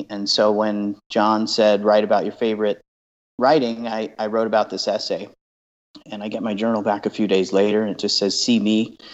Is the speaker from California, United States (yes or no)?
yes; Riverside, California, United States; also born or lived in Boston; I grew up in Riverside, California. I was born in Boston, and I don't really remember much of the East Coast, but grew up in Riverside.